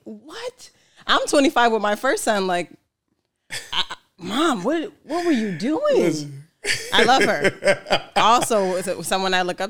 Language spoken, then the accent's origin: English; Newark, New Jersey, United States; Listen, I'm from the Bricks. My mom's from the Lower East Side, but she ended up moving to Jersey when